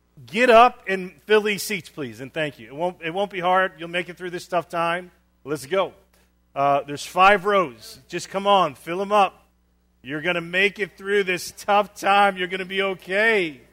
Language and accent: English; Chicago, Illinois, United States; now in Dubuque, United States; You see, I grew up in Chicago, Wrigley Field, Chicago Cubs.